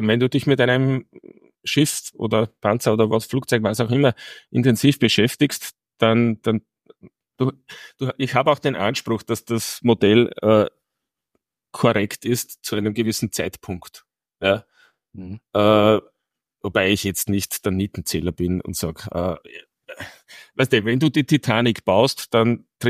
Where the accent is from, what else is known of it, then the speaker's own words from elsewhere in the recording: Austria; bei uns in Österreich.